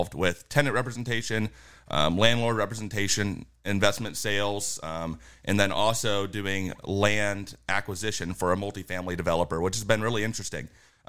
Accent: McKinney, Texas, United States; I'm from McKinney, Texas, North Texas area.

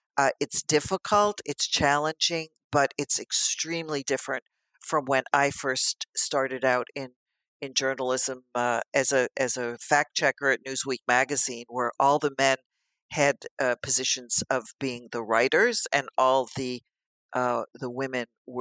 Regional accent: United States; So I thought, as an American, I can bring a different perspective.

